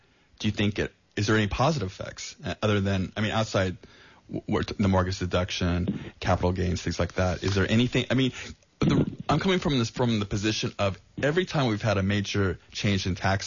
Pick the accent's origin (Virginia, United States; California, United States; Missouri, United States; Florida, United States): California, United States; Santa Cruz; I'm from Santa Cruz. This is my hometown. And so I grew up here in my youth. I went to college here.